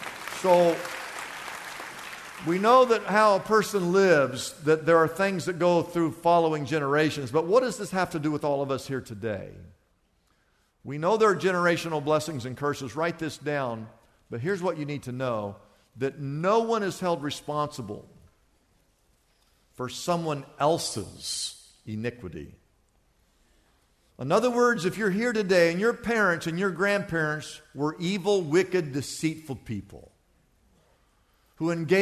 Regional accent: Wichita, Kansas, United States; also born or lived in Oklahoma; I was born in Oklahoma, but I grew up in Wichita, Kansas. We're from Kansas.

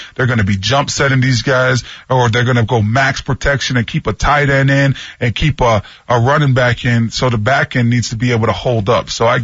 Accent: Canada; he knows that I'm from Canada

